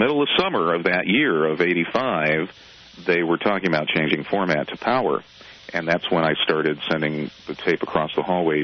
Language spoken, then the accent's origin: English; Chicago, Illinois, United States; Even though I'm from Chicago, yeah.